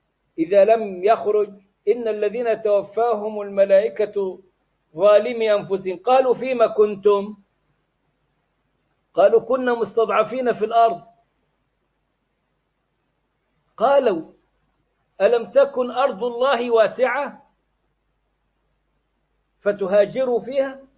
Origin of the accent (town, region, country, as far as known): Egypt